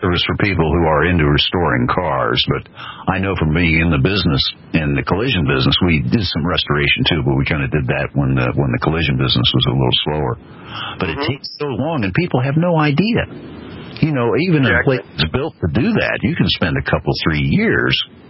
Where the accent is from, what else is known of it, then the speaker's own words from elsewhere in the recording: Ohio, United States; I'm from Ohio.